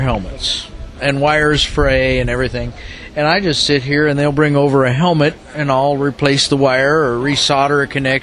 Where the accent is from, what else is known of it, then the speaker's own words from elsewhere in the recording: Knoxville, Tennessee, United States; I'm from Knoxville, Tennessee, and I'm just here fixing helmets.